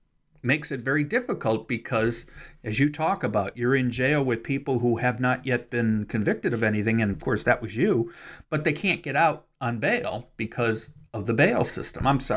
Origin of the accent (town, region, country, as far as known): Cleveland, Ohio, United States; now in Kentucky, United States